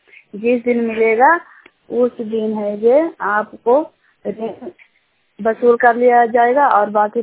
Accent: Juniyar, India; Junior गांव के रहने वाली हूँ।

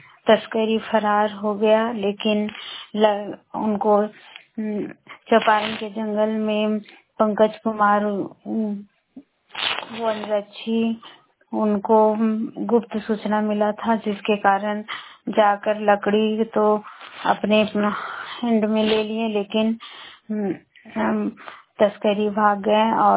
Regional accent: Barkagaon, Jharkhand, India; बड़कागांव प्रखंड की रहने वाली हूँ।

